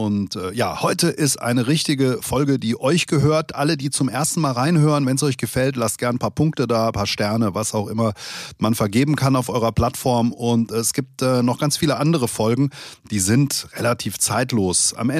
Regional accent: Langen, Hesse, Germany; now in Taunus, Germany; aufgewachsen bin ich in Langen. Zivildienst habe ich in der letzten Folge erzählt, habe ich gemacht in Offenbach und lebe jetzt im Taunus, habe immer in Frankfurt eigentlich gearbeitet

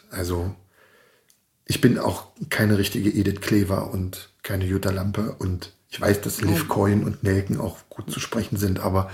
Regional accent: East Germany, Germany; ich komme aus der DDR

